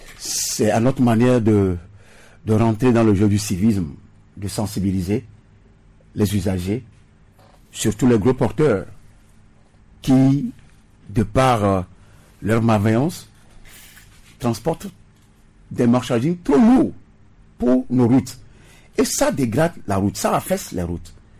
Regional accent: Togo; Le Moro Naba au Burkina ne fera jamais ça. Pourquoi c'est chez nous au Togo?

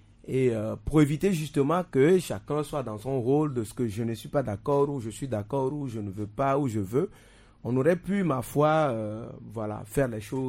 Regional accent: Togo; moi, ce que je peux dire en tant que Togolais ici

